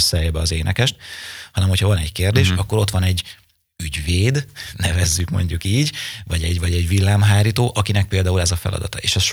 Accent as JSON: {"language": "Hungarian", "town": "Nyíregyháza", "region": "Szabolcs-Szatmár-Bereg", "country": "Hungary", "said": "mert ugye nyíregyházi zenekarról van szó, és jó magam is nyíregyházi vagyok"}